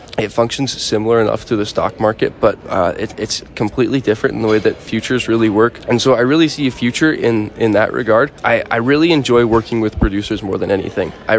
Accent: Denver, Colorado, United States; I'm from Colorado. I go to Northeastern Junior College, which is a little ag school out in Northeast Colorado.

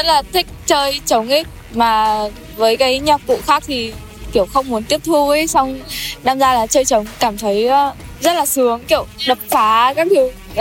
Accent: Hanoi, Vietnam; đến từ Hà Nội

